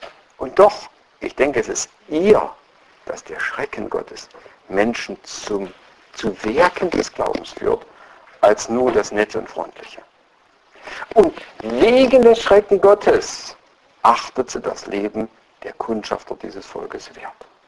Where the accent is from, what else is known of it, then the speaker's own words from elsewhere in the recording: Saxony, Germany; Im Erzgebirge, wo ich herkomme, da war das nach Beerdigungen immer das Wichtigste von den Dorffrauen